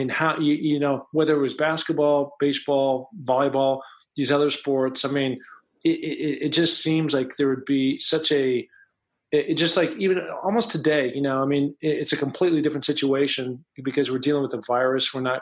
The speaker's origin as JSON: {"language": "English", "town": "Beirut", "region": "Beirut Governorate", "country": "Lebanon", "tie": "born or raised there", "said": "just because the association with growing up in Beirut."}